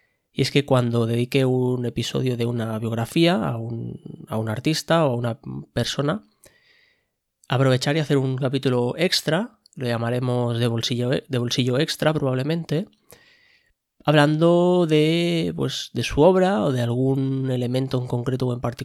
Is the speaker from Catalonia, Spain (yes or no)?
yes; Barcelona, Catalonia, Spain; Además, yo soy de Barcelona